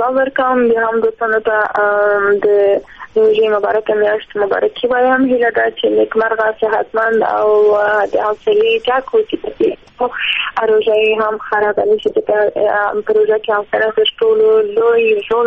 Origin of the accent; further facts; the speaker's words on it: Afghanistan; د لوی افغانستان یم، د پښتونستان یم، نو او په پښتونستان کې هم یو پښتون یم